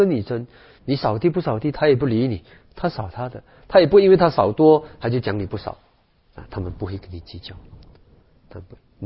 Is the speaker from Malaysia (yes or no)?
yes; Malaysia; 其实有些时候那个飞机的路程就好像我们从马来西亚过来